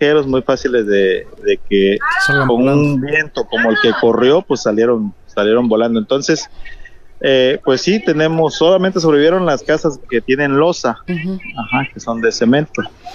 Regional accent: Coyuca de Benítez, Guerrero, Mexico; Somos una sociedad pues con bastante carácter. Vamos a salir adelante, así somos los costeños, ¿verdad?

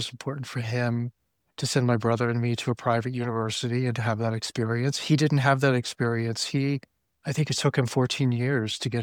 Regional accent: United States; also born or lived in Amsterdam, Netherlands; And then September 11th happened, and I'm American, and as a white male American who lived, the security of my world had been guaranteed until that happened, and I had an existential crisis, and I moved back to America

